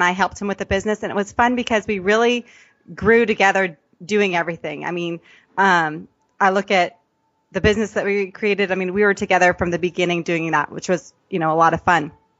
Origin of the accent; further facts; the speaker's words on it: California, United States; also born or lived in Kentucky; originally I wasn't from here. I was from California and then attended high school in Kentucky. But we came out here and met at Oral Roberts University.